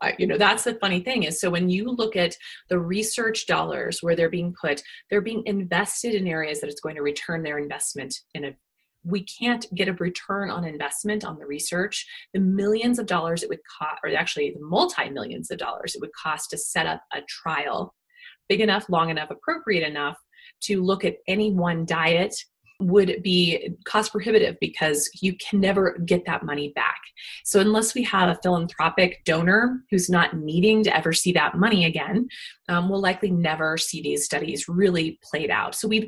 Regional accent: Kansas, United States; But after our book came out, I received an email from a woman who happened to read my book, love my book, and then happened to note on my Facebook p

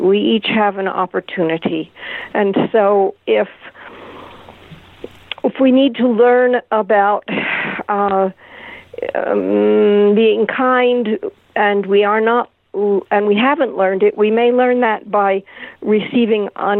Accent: New Jersey, United States; also born or lived in Indiana; Well, I was raised in New Jersey, born in Indiana. They moved around my life a lot.

